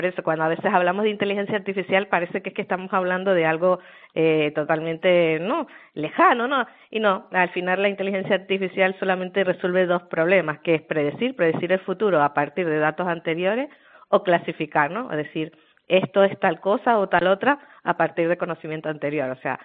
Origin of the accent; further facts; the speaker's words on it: Canary Islands, Spain; La verdad que es un grandísimo, grandísimo honor recibir esta medalla de oro de Canarias, ¿no? De mi pueblo.